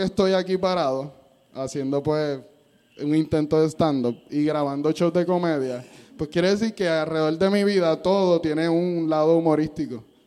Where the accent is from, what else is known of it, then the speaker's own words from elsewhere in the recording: Trujillo Alto, Puerto Rico; yo me crié en Trujillo Alto desde los 3 años.